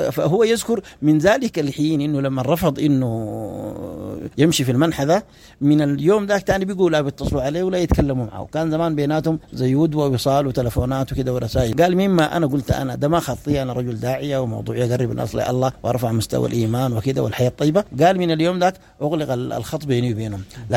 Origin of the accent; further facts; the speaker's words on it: Sudan; يا شعب يا سوداني، نحن سودانيين كفاية بتشملنا جميعا